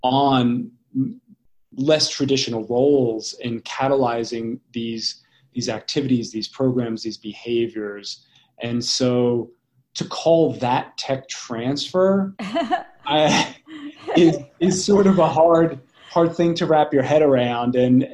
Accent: East Coast, United States; I come from the East Coast where the culture is very different than it is in the Mountain West

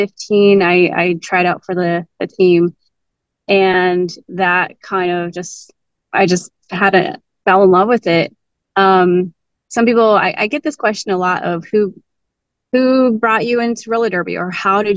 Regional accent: Grand Canyon, Arizona, United States; I'm originally from the Navajo Nation, grew up at the Grand Canyon National Park. It's a very small town.

